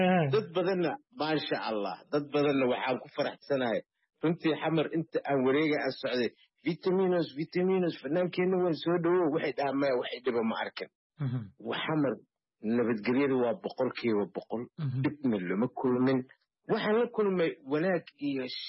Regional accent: Mogadishu, Banaadir, Somalia; xamar aniga meesha aan ku dhashay oon ku soo koray oon ku weynaaday oon ku aqliyeystay oon ku guursaday oon ku guryeystay

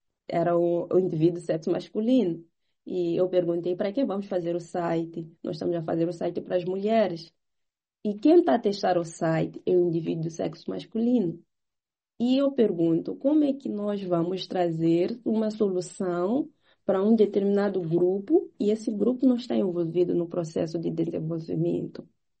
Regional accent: Mozambique; E sendo moçambicana, hoje eu digo que não existe nenhum lugar no mundo que eu ia gostar de viver para sempre, além do meu próprio país, né?

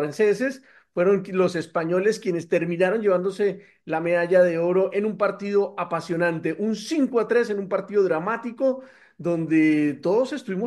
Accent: Colombia; para nosotros es un honor como colombianos que un joven de 17 años haya logrado esta presea tan importante

